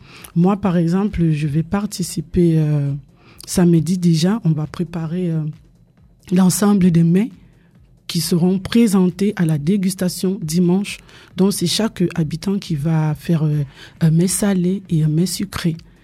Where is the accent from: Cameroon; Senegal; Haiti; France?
Cameroon; first language Ewondo; French is a second language; en ma langue maternelle, l'Ewundu.